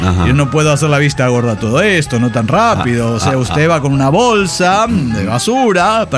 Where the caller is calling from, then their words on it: Salta, Argentina; de Salta, Argentina.